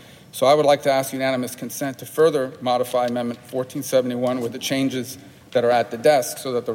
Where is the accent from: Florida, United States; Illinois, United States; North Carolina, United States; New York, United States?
Florida, United States; My home state of Florida is one of many that are disadvantaged under the current formula.